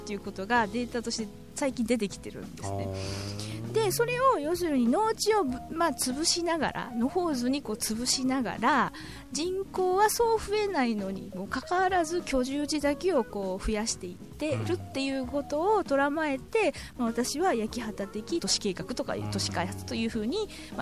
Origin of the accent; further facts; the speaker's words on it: Kansai, Japan; 私関西出身なんですけれども